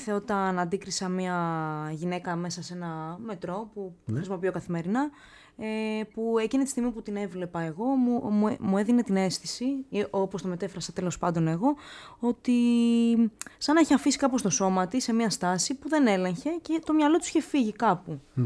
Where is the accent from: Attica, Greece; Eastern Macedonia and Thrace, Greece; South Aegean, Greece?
Attica, Greece; Piraeus; also born or lived in Athens; Πειραιά, στην Παλιά Κοκκινιά.